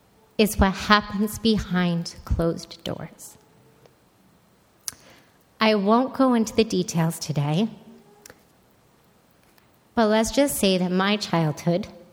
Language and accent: English; Pancor, Ontario, Canada; also born or lived in Chatham; I was born in Chatham, Ontario, and brought up in a little farming community called Pancor.